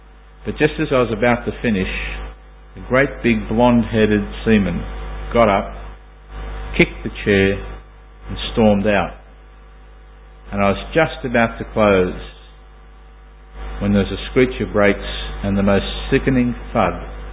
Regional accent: Sydney, New South Wales, Australia; one of the elders of the assembly that I grew up with in Sydney

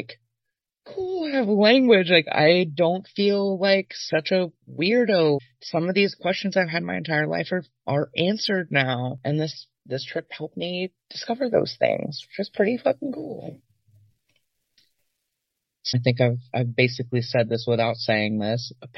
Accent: Kentucky, United States; now in Seattle, United States; Or if I disclosed that I was from Kentucky, I would say something like, "I don't always tell people this," or like, "I don't want to say it out loud."

